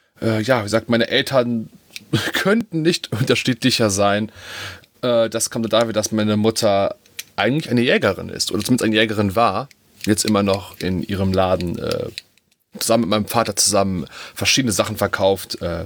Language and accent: German; Dornheim, Germany; ich bin hier in Dornheim geboren. Ist jetzt, ja, das ist immer so, das Alter zu sagen, aber vor 38 Jahren bin ich geboren. Hier in Dornheim. Und eigentlich, wie gesagt, auch hier mein gesamtes Leben verbracht